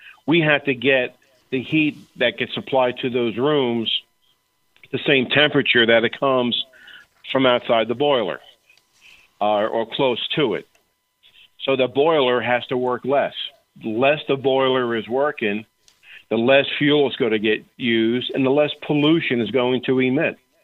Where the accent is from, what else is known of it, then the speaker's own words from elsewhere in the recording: United States; Hey, I'm an American like everybody else.